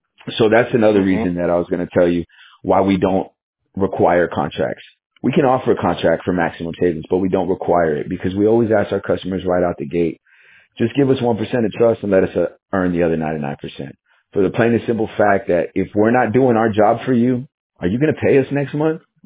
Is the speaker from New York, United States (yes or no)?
no; Texas, United States; Me personally, I'm in Texas right now. So I'm born and raised in Texas